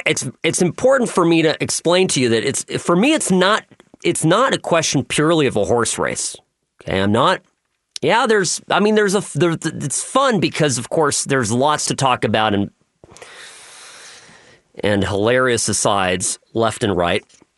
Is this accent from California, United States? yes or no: yes; California, United States; So I'm a kid from California.